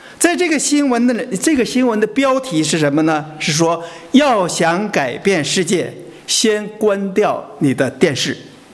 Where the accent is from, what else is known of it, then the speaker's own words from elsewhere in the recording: China; 尤其我们中国人很好客，客人来的时候我们都很高兴。